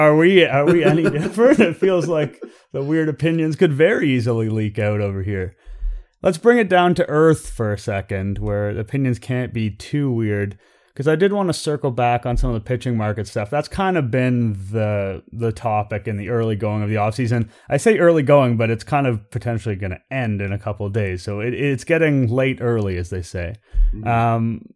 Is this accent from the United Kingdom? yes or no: no; Toronto, Ontario, Canada; I'm born and raised in Toronto. I've lived here for all but 4 years of my life.